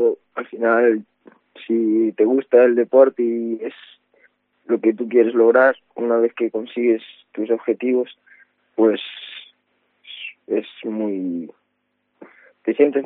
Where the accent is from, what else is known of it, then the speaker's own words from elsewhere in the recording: Santiago de Compostela, Galicia, Spain; Yo soy de Santiago de Compostela.